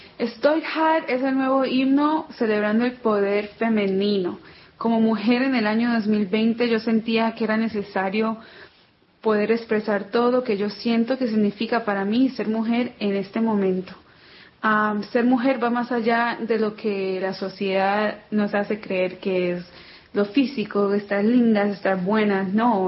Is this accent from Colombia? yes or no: yes; Cali, Valle del Cauca, Colombia; now in New York, United States; yo nací en Cali, Colombia, soy caleña, colombiana, vivo en Nueva York hace 20 años